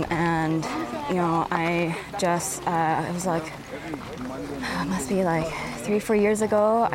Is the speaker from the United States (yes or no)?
yes; Kaimuki, Hawaii, United States; I am from Kaimuki. And I, born and raised in Hawaii.